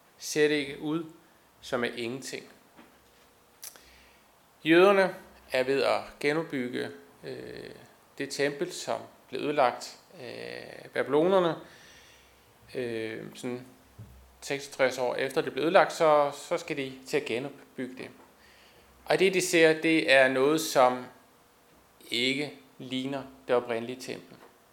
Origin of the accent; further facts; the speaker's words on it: Østermarie, Capital Region of Denmark, Denmark; jeg voksede op i Østermarie